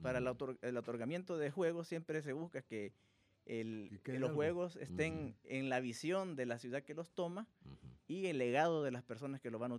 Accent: El Salvador; Como salvadoreños trabajadores podemos salir.

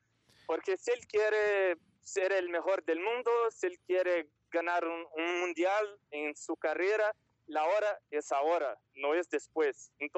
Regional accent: Brazil; Spanish is a second language; yo como brasileño, yo quiero mucho que Brasil vuelva a ser campeón mundial

